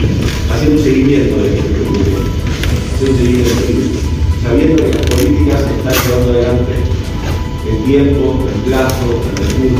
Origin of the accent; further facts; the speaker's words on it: Argentina; una deuda que tenemos como argentinos y argentinas